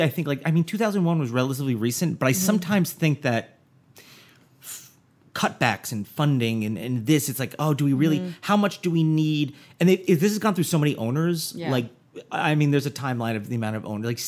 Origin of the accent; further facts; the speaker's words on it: New Jersey, United States; Jersey, my home state.